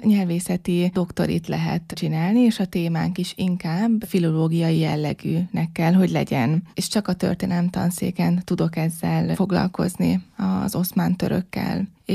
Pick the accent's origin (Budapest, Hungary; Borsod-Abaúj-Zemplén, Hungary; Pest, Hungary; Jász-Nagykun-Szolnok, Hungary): Jász-Nagykun-Szolnok, Hungary; Szolnok; Az az igazság, hogy én szolnoki vagyok, ez nincs olyan messze mezőtúrtól